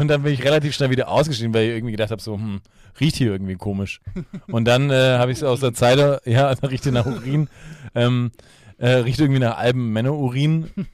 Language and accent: German; Munich, Bavaria, Germany; als richtige Münchner